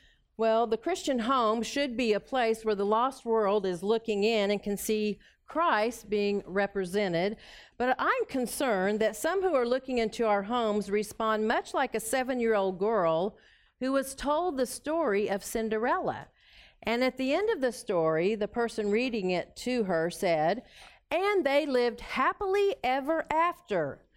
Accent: Tulsa, Oklahoma, United States; I'm from Tulsa, Oklahoma area

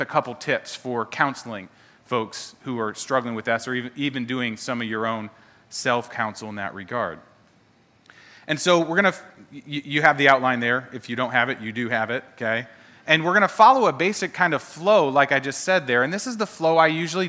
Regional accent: Ohio, United States; So I was raised in Ohio, northern part

